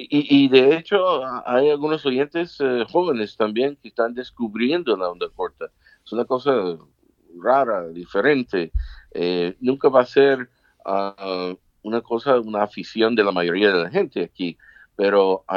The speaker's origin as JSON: {"language": "Spanish", "region": "Indiana", "country": "United States", "tie": "born or raised there", "also_born_or_lived": "Chicago", "lives_now": "Florida, United States", "said": "Yo soy del estado de Indiana, cerca de Chicago, ¿no? Y crecí ahí y también viví en el área de Chicago por varios años."}